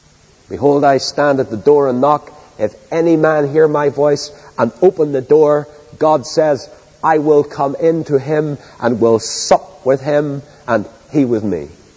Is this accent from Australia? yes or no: no; Northern Ireland, United Kingdom; when he heard my accent, he was all intrigued about Northern Ireland.